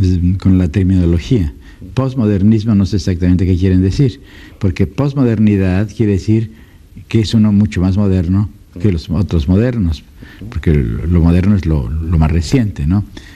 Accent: Mexico; En primer lugar, que a mi origen mismo, ¿no? Soy mexicano

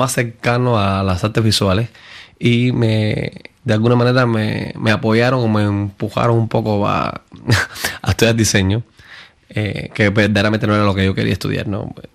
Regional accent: Cuba; now in Miami, United States; Bueno, cuando llego a Miami. Yo me fui de Cuba y...

